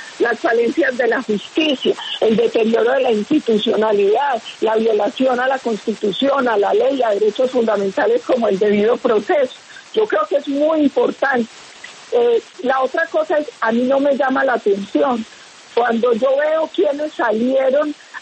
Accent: Antioquia, Colombia; yo soy paisa montañera y hablo con muchos dichos

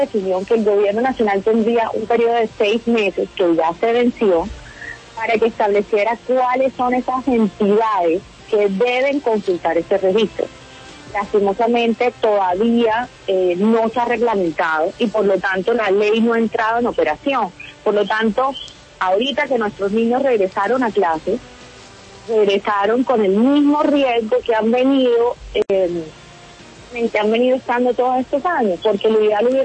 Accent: Colombia; somos todos los colombianos que estamos expuestos a esta fibra silenciosa

